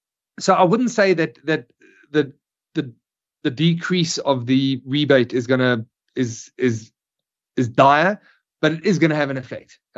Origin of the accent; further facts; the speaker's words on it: South Africa; we are South African